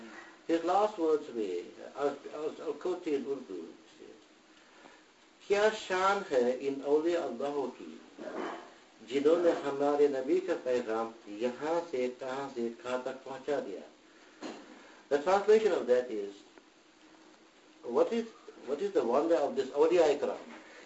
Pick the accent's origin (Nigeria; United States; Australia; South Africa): South Africa; Cape Town, Western Cape; I told him, no, I don't come from Karachi, I come from Cape Town.